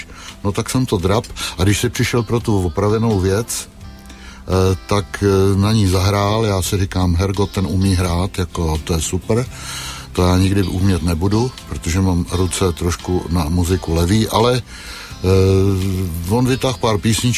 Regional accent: West Bohemia, Czechia; now in Kladno, Czech Republic; já jsem v podstatě Západočech, i když dneska už vlastně jsem Středočech, protože tady žiju díl, než jsem žil na západě Čech.

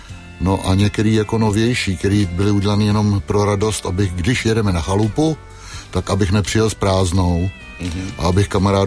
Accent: West Bohemia, Czechia; now in Kladno, Czech Republic; já jsem v podstatě Západočech, i když dneska už vlastně jsem Středočech, protože tady žiju díl, než jsem žil na západě Čech.

